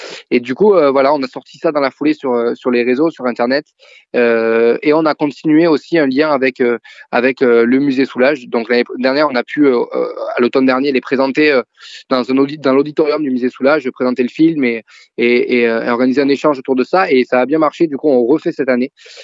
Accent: Rodez, Occitanie, France; je ne viens absolument pas de l'urbain, parce que je viens de Rodez dans l'Aveyron, donc on peut pas forcément, ça rime pas forcément avec urbain

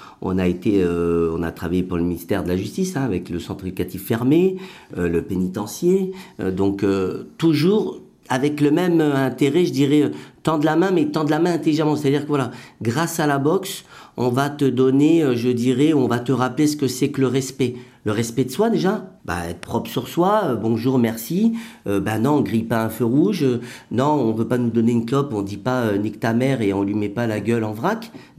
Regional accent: Paris, Île-de-France, France; Je viens de Paris, donc grandi dans les cités, dans ces époques où il y avait tous ces jeunes là qui se cherchaient, et on a tous grandi au milieu de la drogue et compagnie là.

